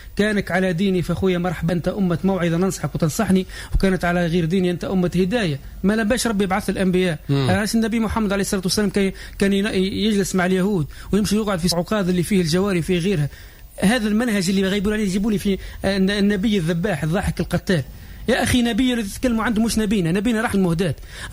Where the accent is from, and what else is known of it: Tunisia